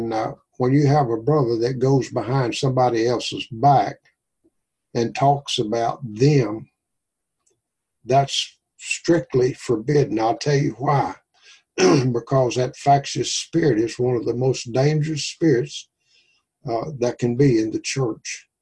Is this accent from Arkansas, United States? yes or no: yes; Arkansas, United States; David's originally from Louisiana, and of course I'm from Arkansas, so it's, don't like it cold weather.